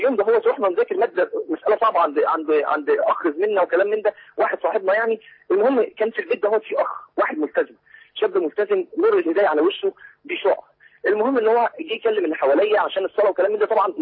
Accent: Saudi Arabia; احنا كنت متربى انا وانا صغير كنت في السعوديه

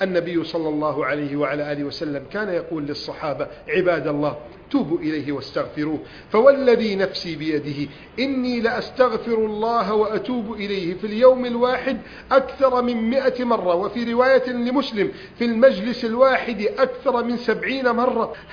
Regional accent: Egypt; اللهم احفظ بلدنا مصر من كيد الكائدين وحقد الحاقدين وفساد المفسدين.

